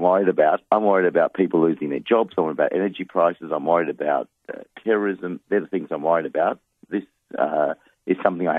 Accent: Adelaide, South Australia, Australia; born there; and I was born in Adelaide, in 1959

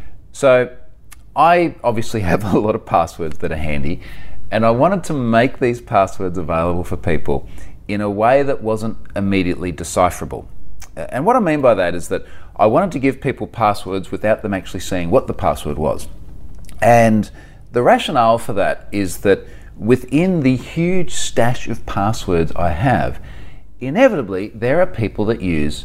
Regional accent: Australia; I am definitely going to be trying to do more of these from my home country. And in fact, I've got a few more lined up over Australia for the remainder of the year.

